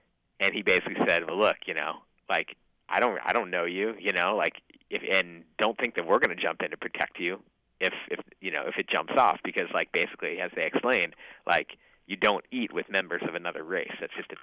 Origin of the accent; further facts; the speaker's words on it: St. Louis, Missouri, United States; the St. Louis Post-Dispatch, the newspaper from my hometown, there were a couple other guys from St. Louis who got the paper